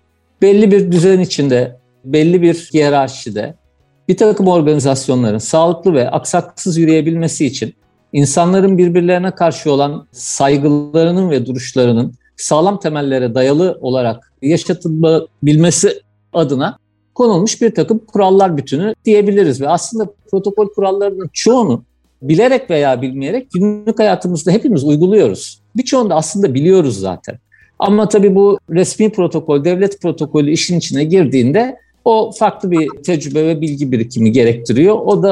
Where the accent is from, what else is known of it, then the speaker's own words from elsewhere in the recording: Ankara, Turkey; Ben Ankaralıyım. 71 yılında Ankara'da doğdum. Aslında kariyerin ilk adımlarına da Ankara'da öğrencilik yıllarında başladım.